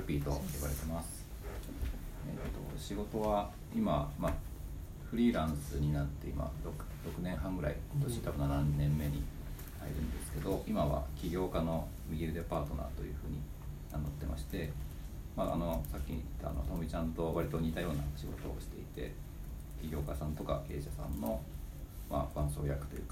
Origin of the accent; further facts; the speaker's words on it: Gunma, Japan; moved away as an adult; 大学の時に、群馬県出身なんですけど、大学の時にこっちに来て